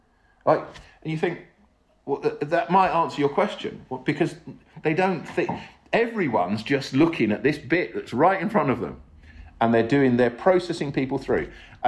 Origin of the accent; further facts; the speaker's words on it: England, United Kingdom; and obviously I'm an English guy, I'm not trying to lecture them or tell them how to, you know, run their country.